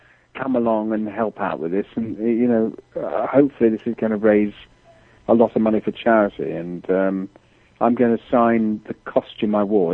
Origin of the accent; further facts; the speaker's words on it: England, United Kingdom; when I come home to England from America, the first thing I do is just have a half a bottle of proper beer.